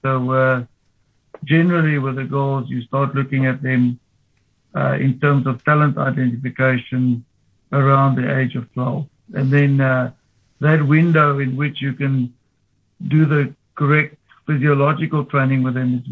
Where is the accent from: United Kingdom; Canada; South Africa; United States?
South Africa; Pretoria, Gauteng; She grew up in Johannesburg and I'm from Pretoria